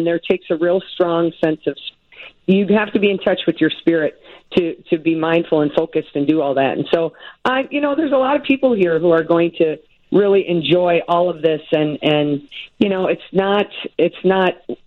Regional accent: Minnesota, United States; I'm originally from Minnesota.

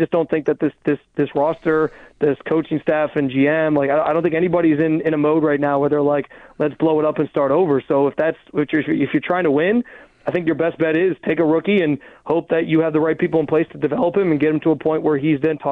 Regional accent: Rochester, New York, United States; So I'm actually from Rochester.

